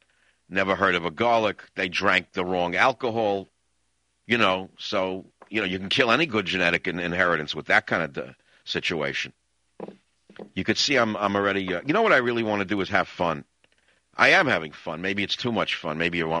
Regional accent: New York, United States

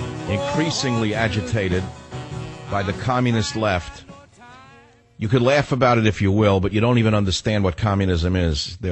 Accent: San Francisco, California, United States; So when I saw the riots over the weekend in my hometown, San Francisco, Berkeley, I said, they're not acting alone.

